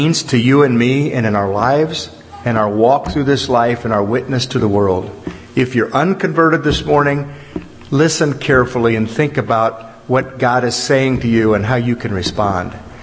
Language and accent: English; Francesville, Indiana, United States; Steve and Linda from Francisville, my hometown.